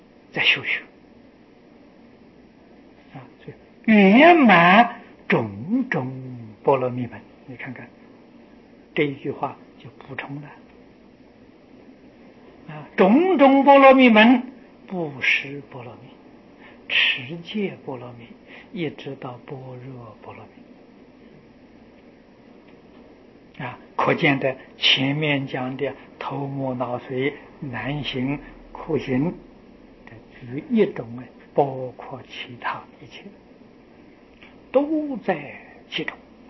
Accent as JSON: {"language": "Chinese", "country": "China", "said": "我们中国人听这话很不习惯"}